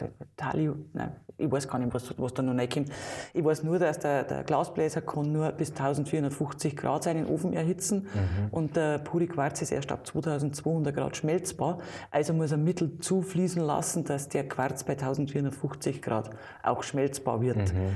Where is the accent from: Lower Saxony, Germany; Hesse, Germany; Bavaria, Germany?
Bavaria, Germany; Schliersee; und war dann in meinem Heimatort in Schliersee halt in der Wirtschaft drin